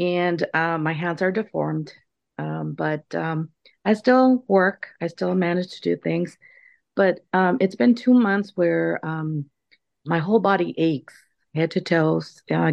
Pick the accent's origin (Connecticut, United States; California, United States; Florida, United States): California, United States; now in Portland, United States; I live in Portland, Oregon right now, but I'm from California.